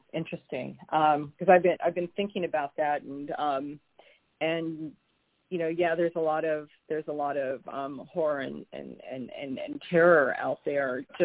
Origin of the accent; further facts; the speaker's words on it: Alaska, United States; You know, there's aspects of that in my own upbringing, growing up in Alaska